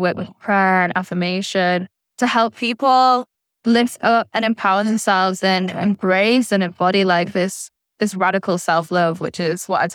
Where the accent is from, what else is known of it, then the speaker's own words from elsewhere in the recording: Manchester, North West England, United Kingdom; now in Sayulita, Mexico; And I've been here now since January, and I come from England. I'm from Manchester. I'm a Manchester lass, born and bred.